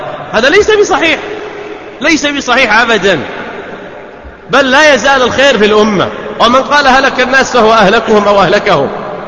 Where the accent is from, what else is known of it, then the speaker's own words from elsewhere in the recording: Saudi Arabia; حبي لوطني لا يصفه شيء، لأنه داري وأرضي ومسقط رأسي وبيتي